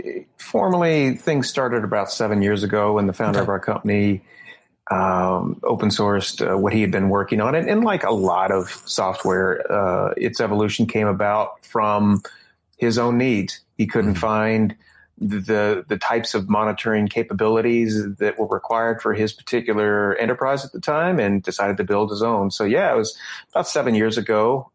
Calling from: Louisville, Kentucky, United States; I am joining from the technological hotbed of Louisville, Kentucky.

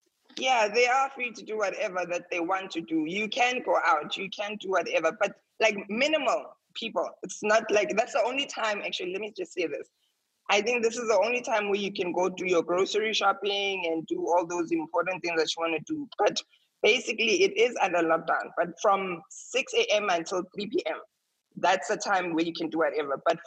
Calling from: Saudi Arabia; I'm in Saudi Arabia.

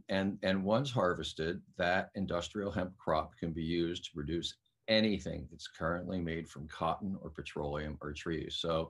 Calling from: Oakland, California, United States; I am calling you from high in the hills of Oakland, California.

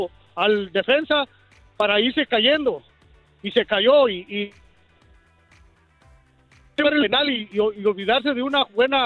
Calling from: Mount Vernon, Illinois, United States; Ahorita de Mount Vernon, Illinois.

